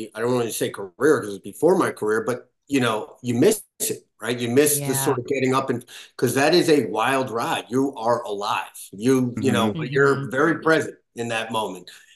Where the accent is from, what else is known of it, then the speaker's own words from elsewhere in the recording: New York City, New York, United States; also born or lived in Los Angeles; now in Austin, United States; I mean, I'm a New Yorker originally, so, and then I was in LA for 18 years.